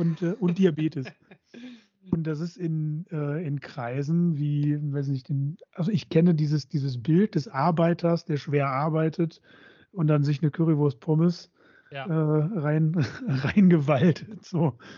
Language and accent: German; Krefeld, North Rhine-Westphalia, Germany; ich komme ja aus Krefeld, das liegt ja in der Nähe des Ruhrgebietes